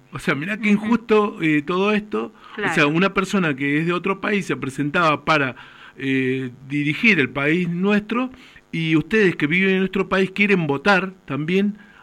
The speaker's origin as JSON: {"language": "Spanish", "country": "Argentina", "said": "quienes somos argentinos, el próximo domingo tenemos que ir a votar"}